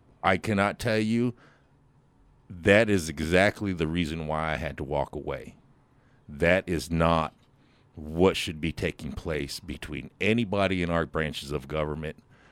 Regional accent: Lawrence, Kansas, United States; So basically, I'm a full-blooded Kiowa. As my life, I grew up in Lawrence, and then I was moved here.

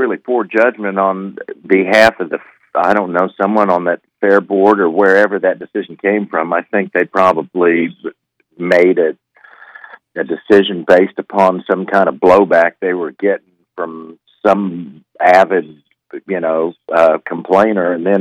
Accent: Bartlesville, Oklahoma, United States; Well, as do I. I'm from Bartlesville.

